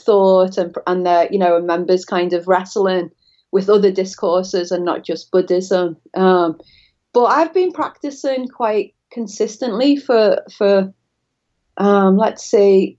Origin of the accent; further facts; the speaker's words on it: Liverpool, North West England, United Kingdom; now in Florida, United States; I'm from Liverpool, just to, in case the audience is startled by my accent. I'm not a native to Florida.